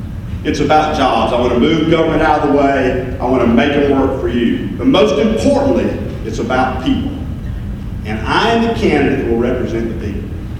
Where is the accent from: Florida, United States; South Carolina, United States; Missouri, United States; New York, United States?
South Carolina, United States; Pinewood; Now, I'm from Pinewood, South Carolina, so my roots are in a real small town.